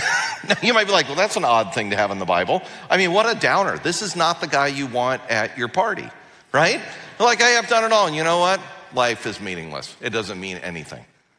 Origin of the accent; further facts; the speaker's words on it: Los Angeles, California, United States; I said, well, I'm from Los Angeles.